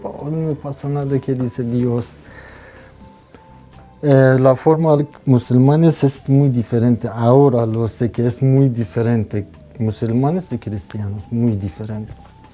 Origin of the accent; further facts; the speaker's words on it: Iran; Spanish is a second language; moved away as an adult; now in Burgos, Spain; yo no entiendo mucho castellano. … soy de Irán, tengo 38 años y hace 2 años estoy en España, en Comunidad de Burgos.